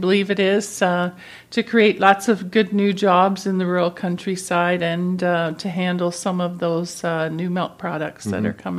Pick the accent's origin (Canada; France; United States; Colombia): Canada; Teeswater, Ontario; And I was originally from Teeswater, as I said, and all my formative 4-H and junior farmer days were there